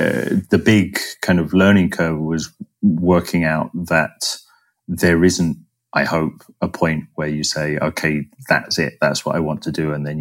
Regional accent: London, United Kingdom; And, you know, from the perspective of somebody growing up in London, lots of stuff that's sort of strange and interesting and intriguing for sure.

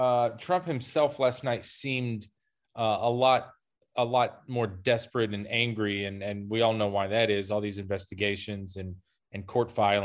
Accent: Southern United States, United States; growing up in the South, the organ last night

